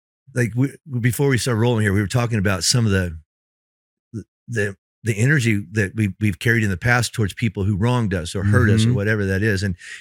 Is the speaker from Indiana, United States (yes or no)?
yes; Indiana, United States; I grew up in Indiana. I don't play basketball.